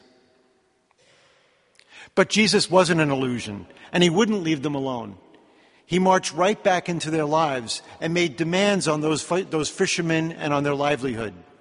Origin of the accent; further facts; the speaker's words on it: New York City, New York, United States; As a boy growing up in New York City, the biggest doubting Thomas I knew was my friend Frankie.